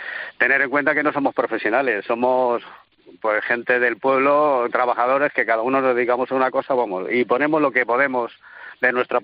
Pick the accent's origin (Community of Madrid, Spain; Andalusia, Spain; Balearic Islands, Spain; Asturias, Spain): Community of Madrid, Spain; Villarejo de Salvanés; pero vamos, la mayoría, el 98% somos de Villarejo.